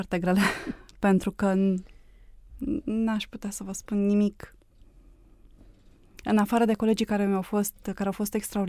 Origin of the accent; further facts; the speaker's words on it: Ploiești, Prahova, Romania; born there; moved away as an adult; now in Bucharest, Romania; M-am născut la Ploiești în anul 1969.